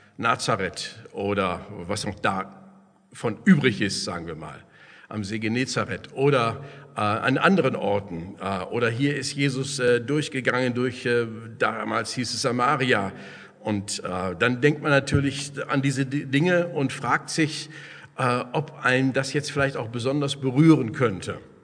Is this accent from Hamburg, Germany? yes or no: no; Westoverledingen, Lower Saxony, Germany; ich komme aus Westoverledingen, das liegt zwischen Leer und Papenburg in Ostfriesland, noch in Ostfriesland.